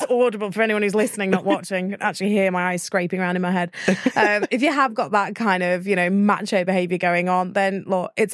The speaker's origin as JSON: {"language": "English", "country": "United Kingdom", "said": "We're very British."}